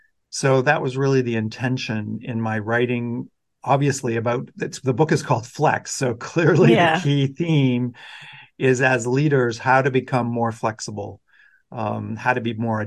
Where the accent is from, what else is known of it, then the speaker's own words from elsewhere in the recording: Boston, Massachusetts, United States; also born or lived in Dallas / San Diego / New York City; now in Amsterdam, Netherlands; I'm originally from Boston area and then lived across the U.S. In Dallas, Texas, and in San Diego, California, and then many years in New York City. And now I have moved to Europe, living in Amsterdam in the Netherlands.